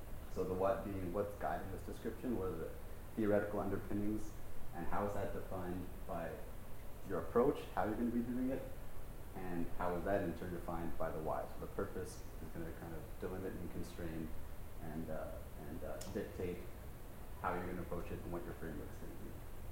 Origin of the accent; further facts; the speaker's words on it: Winnipeg, Manitoba, Canada; I'm from Winnipeg, Manitoba. I'm a grad student at the University of Manitoba